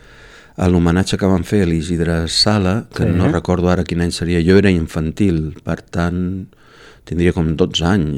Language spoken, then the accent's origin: Catalan; Girona, Catalonia, Spain; Jo sóc molt gironí, Didac. Jo sóc molt gironí de Girona i de Sant Narcís. Jo encara vaig passejar pel meu barri de tant en quant perquè me carreguen les piles, i a la Devesa i per la vall de Sant Daniel. Jo sóc molt gironí, tinc un sentiment gironí molt, molt arrelat.